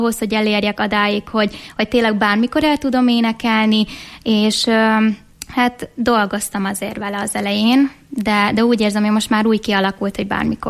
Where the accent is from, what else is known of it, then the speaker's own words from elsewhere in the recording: Szabolcs-Szatmár-Bereg, Hungary; born there; És ez onnan is ered szerintem, hogy amúgy én Szabolcs megyében születtem